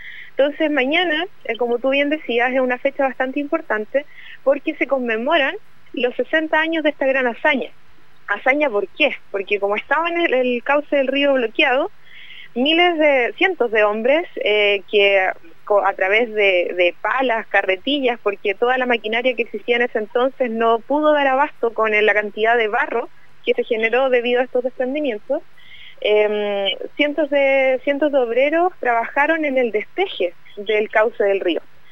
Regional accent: Los Lagos, Los Ríos, Chile; la comuna de Los Lagos, ¿cierto?, que es de donde soy yo, Antilwe, Huehuelgue, que son pequeñas localidades que habitan río abajo

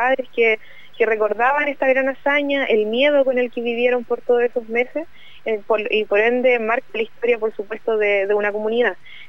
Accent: Los Lagos, Los Ríos, Chile; la comuna de Los Lagos, ¿cierto?, que es de donde soy yo, Antilwe, Huehuelgue, que son pequeñas localidades que habitan río abajo

